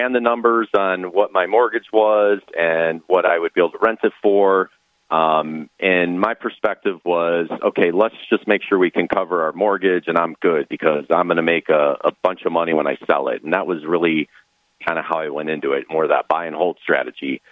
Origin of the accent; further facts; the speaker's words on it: Cleveland, Ohio, United States; Well, I grew up in Cleveland, so from an NFL perspective, it's definitely the Cleveland Browns.